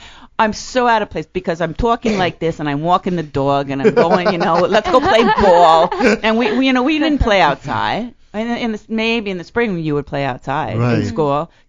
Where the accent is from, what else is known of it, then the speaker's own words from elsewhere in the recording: East Coast, United States; we're coming from the East Coast, man. This is how you dress.